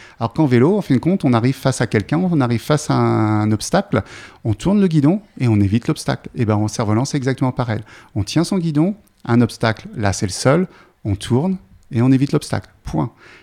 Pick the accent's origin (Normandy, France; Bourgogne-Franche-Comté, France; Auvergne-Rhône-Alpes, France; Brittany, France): Normandy, France; un grand festival de cerf-volant qui a lieu par chez nous en Normandie